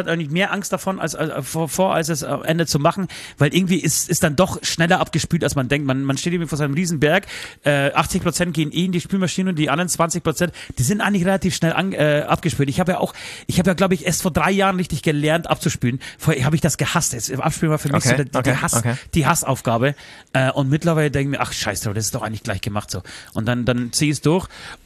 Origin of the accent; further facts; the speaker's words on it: Tychy, Silesian Voivodeship, Poland; nach Katowice, da wo meine Oma herkommt, da wo ich herkomme. Beziehungsweise ich komme aus Tichau, das liegt gleich neben Katowice.